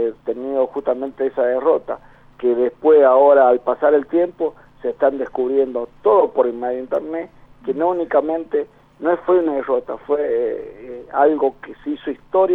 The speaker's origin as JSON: {"language": "Spanish", "region": "San Juan", "country": "Argentina", "said": "Soy sanjuanino, en el año 1981 me fui a la Escuela Suboficial de Sargento Cabral"}